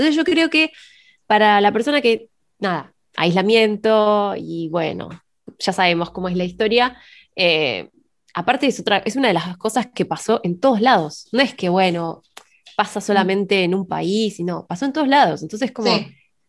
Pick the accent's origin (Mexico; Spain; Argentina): Argentina; somos de Argentina, vos sos de Chile